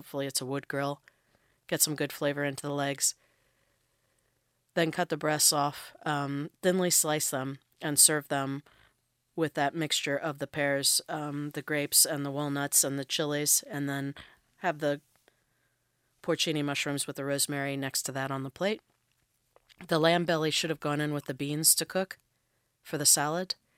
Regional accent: Indiana, United States; I'm from Indiana, part of my life. We talk fast.

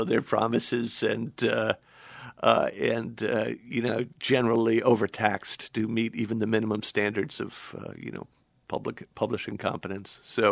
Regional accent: Washington, United States; Well, I'm from Washington, and I had actually encountered him.

